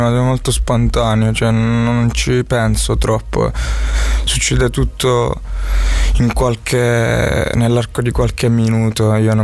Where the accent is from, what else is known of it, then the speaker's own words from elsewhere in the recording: Venosa, Basilicata, Italy; now in Milan, Italy; Sono di Venosa, vengo dalla Basilicata, sono cresciuto là e poi niente, adesso sto qua da 5 anni.